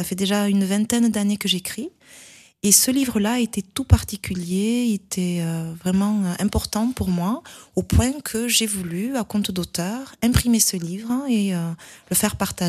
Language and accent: French; France; born there; J'ai été adoptée, je suis née en France, mais je suis d'origine haïtienne.